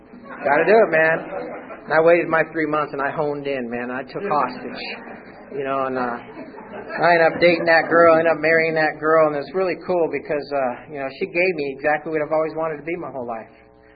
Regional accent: California, United States; And I'm Californian pure and through my whole, you know, dude is my name for everybody.

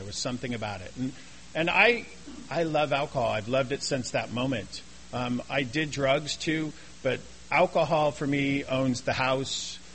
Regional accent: Los Angeles, California, United States; And I grew up in Los Angeles, and I didn't have alcoholic parents.

